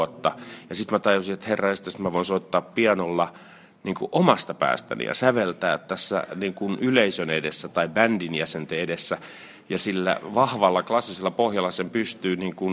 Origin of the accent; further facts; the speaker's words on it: Helsinki, Uusimaa, Finland; mä olen Maunulasta, Pohjois-Helsingistä, ja sitten siinä on viereinen lähiö on Oulunkylä, niin mä menin sinne yläasteelle